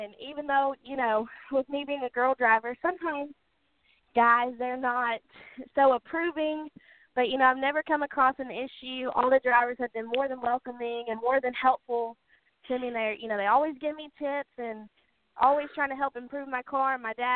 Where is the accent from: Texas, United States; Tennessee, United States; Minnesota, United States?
Tennessee, United States; Nashville; You know, we grew up around Nashville as well, but dirt was mainly it.